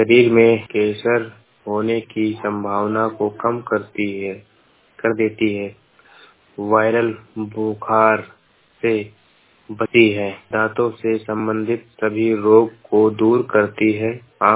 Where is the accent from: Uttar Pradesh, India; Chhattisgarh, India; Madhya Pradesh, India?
Uttar Pradesh, India; Kevalpur; मेरे गांव का नाम है केवलपुर, मैं जिला बहराइच से बोल रहा हूँ।